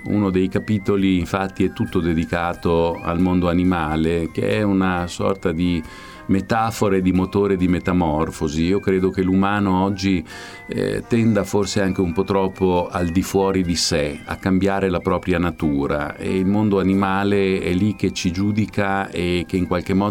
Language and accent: Italian; Modena, Emilia-Romagna, Italy; perché io da modenese, frequentatore dell'ippodromo anche di Bologna